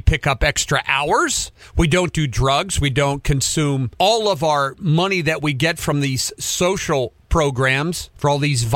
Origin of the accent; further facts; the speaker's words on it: Cincinnati, Ohio, United States; moved away as an adult; I came from Cincinnati. I came out here in 1978.